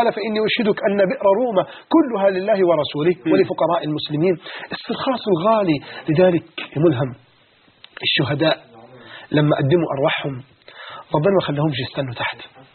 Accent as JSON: {"language": "Arabic", "town": "Alexandria", "region": "Alexandria Governorate", "country": "Egypt", "said": "عندنا في اسكندرية، والشباب اللي ضاع"}